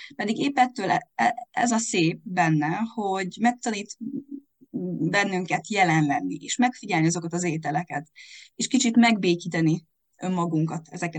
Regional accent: Transylvania, Romania; mivel erdélyi vagyok, sok a román páciensem

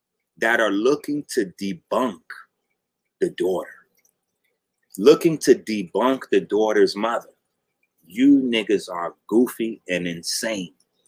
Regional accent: New York, United States; But that rape case fucked up everybody's quality of living in New York. I'm a New Yorker. I know. I was there.

